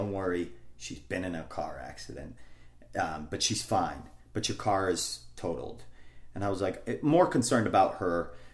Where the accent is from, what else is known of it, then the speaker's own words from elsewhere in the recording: Maine, United States; I grew up in Maine in it was an area that I grew up in, and everybody had known me from that.